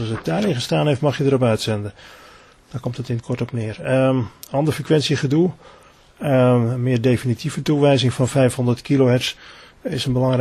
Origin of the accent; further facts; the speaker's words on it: Assen, Drenthe, Netherlands; Ik kom oorspronkelijk uit Assen.